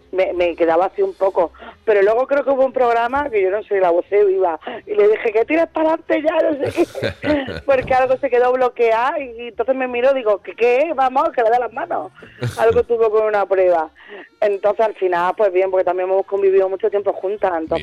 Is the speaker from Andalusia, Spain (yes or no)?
yes; Almería, Andalusia, Spain; yo soy de Almería y no es lo mismo la forma de hablar, de todo eso.